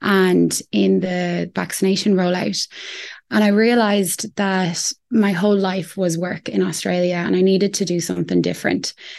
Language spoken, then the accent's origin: English; Ireland; because I'm a girl and I'm from Ireland